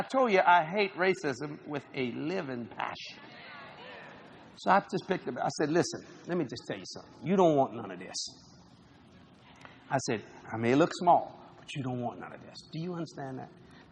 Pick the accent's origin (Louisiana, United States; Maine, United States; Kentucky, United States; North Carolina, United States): Louisiana, United States; New Orleans; I said, no, I'm from New Orleans, Louisiana. Oh, you one of them Cajuns? And he called me a coon. I said, yeah, I am. Proud of it.